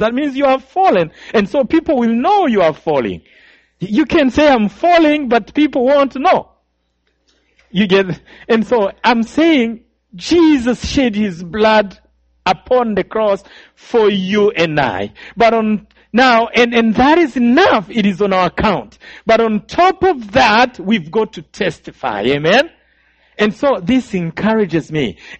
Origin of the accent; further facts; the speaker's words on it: Kibuye, Western Province, Rwanda; born there; And I was born in Rwanda. Now, this is the western part of Rwanda. It's a place called the Kibuye.